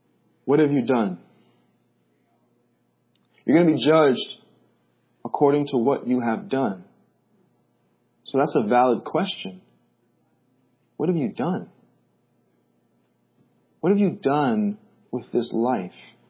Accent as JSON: {"language": "English", "region": "Rhode Island", "country": "United States", "tie": "born or raised there", "said": "I was watching this video, and it's actually from my hometown of Rhode Island"}